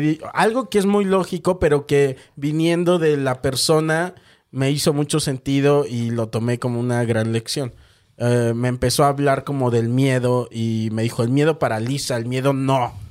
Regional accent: Mexico; Yo soy mexicano. O sea, porque estás en el extranjero, te valentonas con el chile.

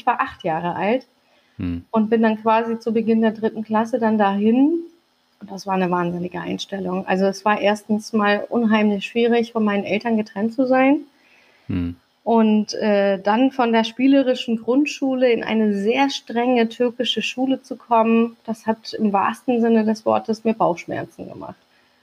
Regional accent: Hamburg, Germany; Also ich bin mitten auf dem Kiez groß geworden. In den 80ern war es ja auch wirklich unheimlich heikel da, also an der Talstraße. Das ist die Querstraße zur Reeperbahn. Als Gastarbeiterkind

